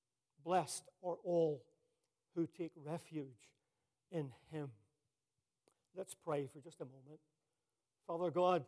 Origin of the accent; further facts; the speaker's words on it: Ireland; I'm from Ireland originally.